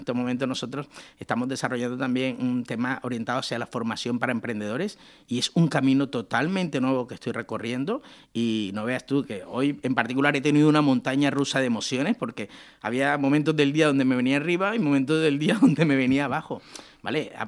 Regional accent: Colombia; moved away as an adult; now in Spain; yo llegué hace 22 años desde Colombia y lo primero que me sorprendió, porque allí ya tenía negocio

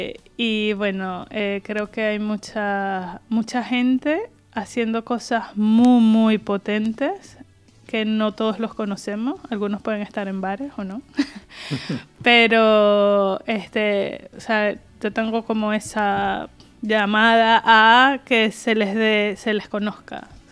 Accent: Venezuela; now in Valencia, Spain; Originalmente de Venezuela, igual que Carlos.

